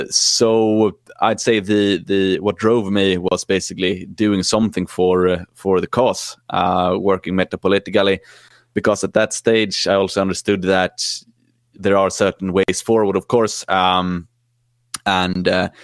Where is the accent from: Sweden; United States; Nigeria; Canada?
Sweden; growing up in Sweden, I saw from an early stage